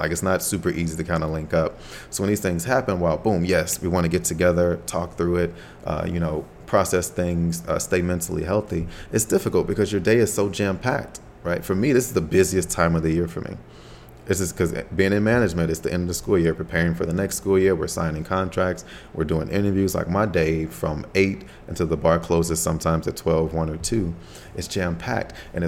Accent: United States; I don't live on that side of the country anymore. As frequently as I do, but I am American.

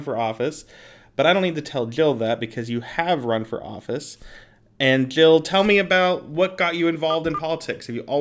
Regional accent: Pittsburgh, Pennsylvania, United States; I'm just from Pittsburgh originally

